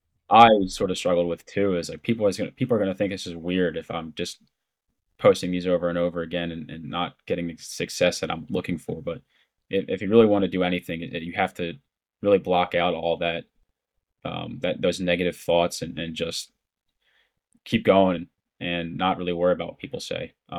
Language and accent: English; Philadelphia, Pennsylvania, United States; Like I said, I'm from Philly, so a huge Phillies fan.